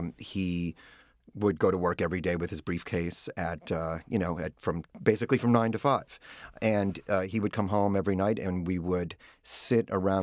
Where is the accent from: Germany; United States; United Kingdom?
United States; Minneapolis, Minnesota; I loved growing up in Minneapolis, but there was something about the rest of the world that I was also really interested in. My parents were from New York.